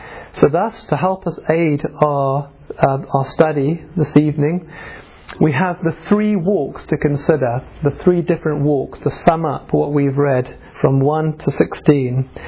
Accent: Fish Hoek, Western Cape, South Africa; And I remember growing up in South Africa in Fishhoek

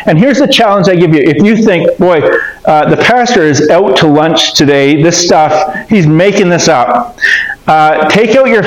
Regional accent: Canada; I'm a Canadian. I'm descended from the British people. I say it Marcuse.

